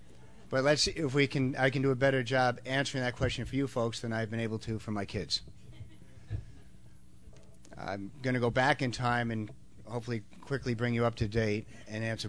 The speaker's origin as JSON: {"language": "English", "town": "Massapequa Park", "region": "New York", "country": "United States", "tie": "born or raised there", "said": "But I remember growing up originally, I was from Long Island, Massapequa Park, anybody knows where that is?"}